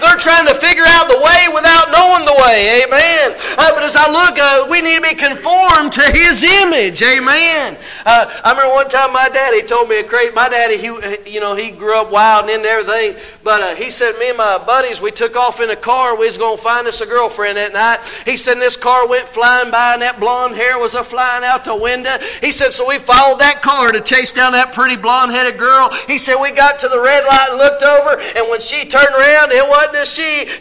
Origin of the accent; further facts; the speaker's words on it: Kentucky, United States; I remember growing up in Kentucky, my mama, I mean, if it said 55, she was probably doing 85.